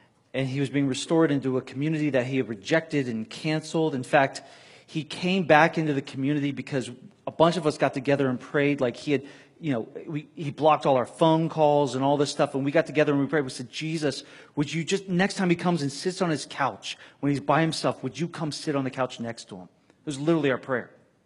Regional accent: Tampa, Florida, United States; I come from Tampa, Florida, the land of Cuban sandwiches and the Tampa Bay Buccaneers

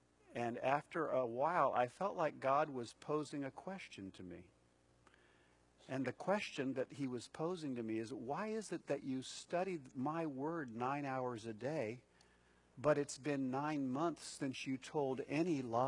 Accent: Columbus, Ohio, United States; now in Los Angeles, United States; People would say, where are you from? Columbus, Ohio. That was not a strike in my favor, believe me. Why are you here? Why did you move to L.A.?

